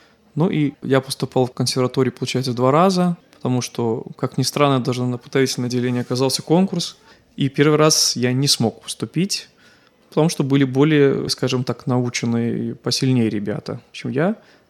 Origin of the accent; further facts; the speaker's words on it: Sharkawshchyna, Vitebsk Region, Belarus; родом я из Витебщины. Родился я в городском поселке Шарковщина. Это на западе Витебской области, рядом с Брасловскими озерами, чуть-чуть до них не доезжая, скажем так.